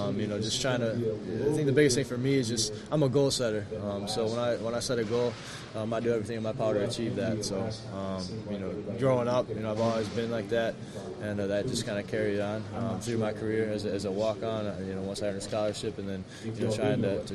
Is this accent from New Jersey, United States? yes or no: no; Wisconsin, United States; I've been a fan ever since I growing up as a little kid growing up in Wisconsin.